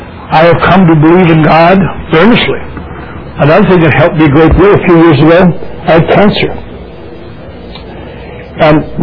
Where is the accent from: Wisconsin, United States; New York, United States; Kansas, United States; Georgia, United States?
Wisconsin, United States; No, I'm from Wisconsin. We like the Packers till they lost.